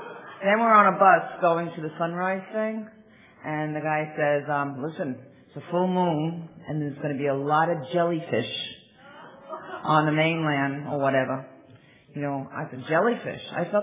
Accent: New York City, New York, United States; and we're from New York City, from Rockaway.

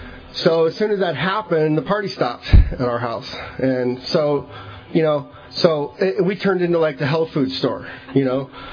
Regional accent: Riverside, California, United States; So I grew up, we're from Riverside.

